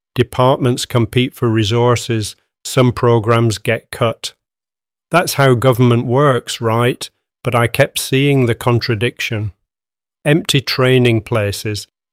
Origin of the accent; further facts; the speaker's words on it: Darwen, North West England, United Kingdom; I grew up in Darwen, watching my mum work as a teaching assistant at the local primary school.